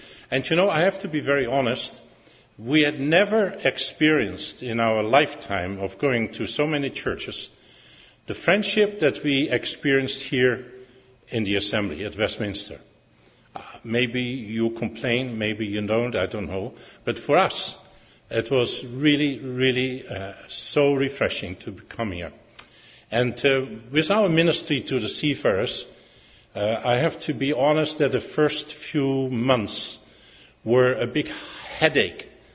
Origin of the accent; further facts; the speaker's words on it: Harderwijk, Gelderland, Netherlands; English is a second language; now in England; I said, it's a small town. And I said, you probably won't know it. He said, well, try me. And I said, the name is Harderwijk.